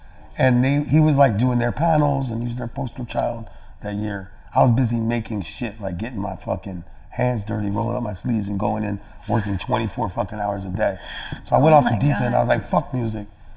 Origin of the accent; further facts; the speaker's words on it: Florida, United States; Florida. I haven't been to Florida since before Philly, and like I blew up. Now I'm coming back to my hometown.